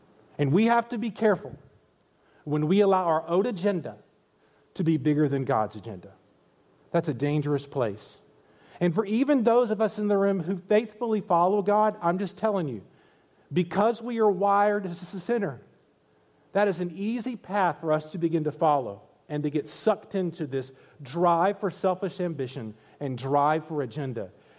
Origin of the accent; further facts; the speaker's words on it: Columbus, Georgia, United States; in your great state of Georgia, in my home state of Georgia